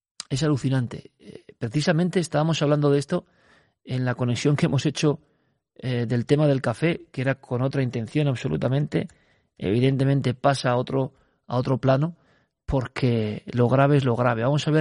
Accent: Basque Country, Spain; born there; Imaginaos yo, que nací en el País Vasco

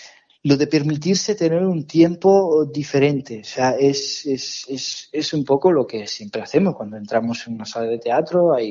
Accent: Italy; now in Spain; al ser yo ítalo-español ya, yo llevo aquí 10 años, me siento español a la par que italiano

